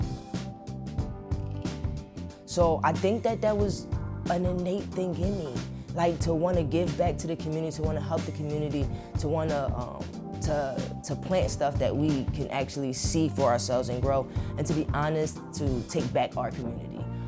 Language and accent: English; Philadelphia, Pennsylvania, United States; I'm from North Philly.